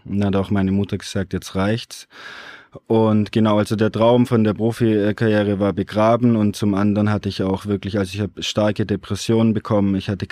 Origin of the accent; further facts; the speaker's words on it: Southern Germany, Germany; ich bin 23, komme aus Süddeutschland.